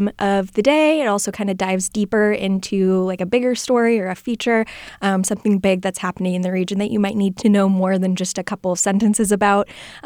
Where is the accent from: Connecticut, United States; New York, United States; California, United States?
California, United States; now in Sacramento, United States; Yeah, I grew up in the Bay Area. And so I think moving to Sacramento, it's been 10 years this year, which is exciting.